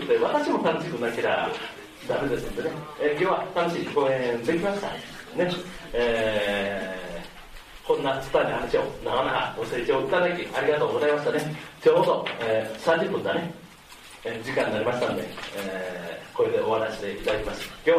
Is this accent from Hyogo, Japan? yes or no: yes; Nishiwaki, Hyogo, Japan; now in Nishinomiya, Japan; お前のふるさと西脇やるやん、もう誰もいないよ、墓しかないよ、ね、結婚して初めて西宮で、30年か40年来た